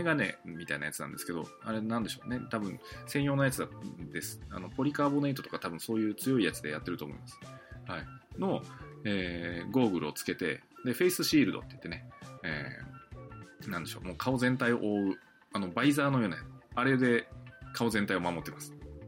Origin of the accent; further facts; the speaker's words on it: Unzen, Nagasaki, Japan; まあ、雲仙はですね、まあ、私の出身ということもあるっていうことなんですけど